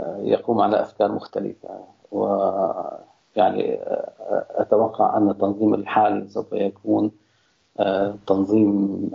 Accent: Syria; فبالنسبة لي كسوري هذا الاستفتاء

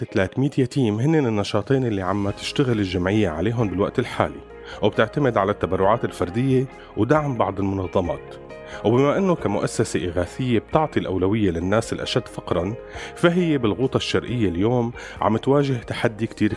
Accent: Syria; ونقوم بمسؤوليتنا كسوريين لبعض

